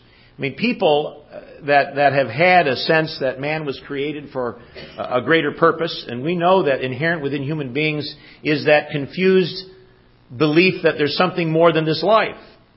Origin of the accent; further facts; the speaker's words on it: Detroit, Michigan, United States; Now, I didn't grow up in the South, but I grew up in Detroit.